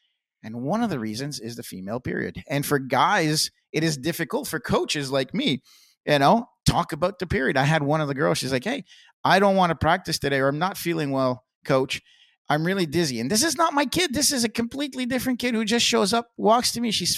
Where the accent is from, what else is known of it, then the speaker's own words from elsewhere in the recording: East Coast, Canada; being Scottish and from the East Coast of Canada, that four-letter word is kind of an article sometimes when I speak